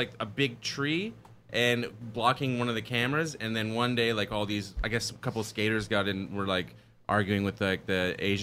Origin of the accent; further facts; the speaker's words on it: Ottawa, Ontario, Canada; No, I grew up downtown in Ottawa